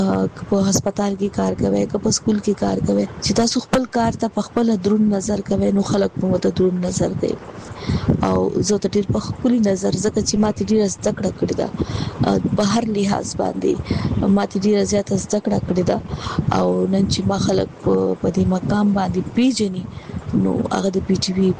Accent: Peshawar, Khyber Pakhtunkhwa, Pakistan; زما مور چې هغه د بنو ده او پلار مې چې د هغه د لکی مروت دی. خو زما ټول تعلیم چې نو هغه په پېښور کې شوی، نو تاسو ویلی شئ چې زه په پېښور کې لوی شوی.

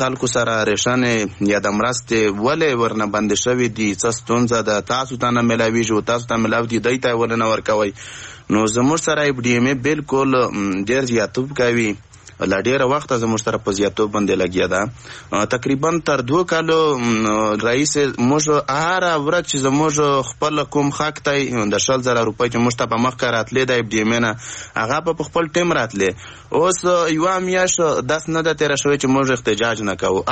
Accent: Khyber Pakhtunkhwa, Pakistan; موږ خو څه د وزیرستان کډوال یو

